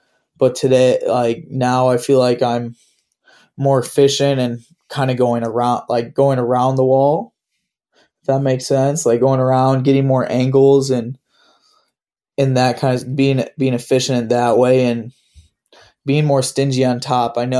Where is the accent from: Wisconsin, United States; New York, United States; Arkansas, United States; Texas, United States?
Wisconsin, United States; well, I'm from Wisconsin, right?